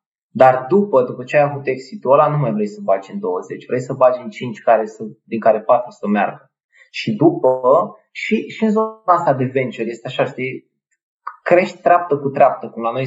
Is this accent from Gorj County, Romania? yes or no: yes; Târgu Jiu, Gorj County, Romania; now in Iași, Romania; că eu deloc nu sunt de aici din Iași, sunt din Târgu Jiu și cred că dacă ne uităm așa pe hartă, e cel mai departe, la 700 de kilometri.